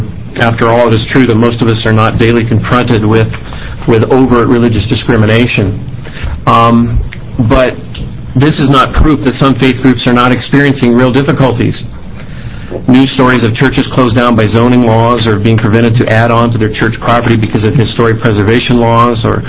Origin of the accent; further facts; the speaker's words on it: Portland, Oregon, United States; I come from Portland, Oregon, and I work for the Seventh-day Adventist Church.